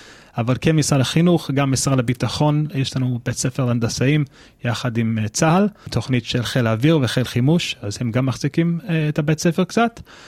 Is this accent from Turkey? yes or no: no; United States; Hebrew is a second language; now in Israel; אני גדלתי בארצות הברית, אם זה לא ידוע לכם לפי המבטא, לפי העברית.